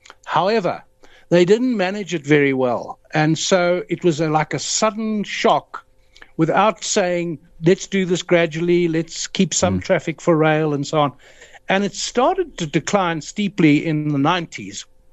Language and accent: English; KwaZulu-Natal, South Africa; the town that I grew up in Natal, was it a Natal Escort, which had a little branch line to Wienen in the Natal Midlands.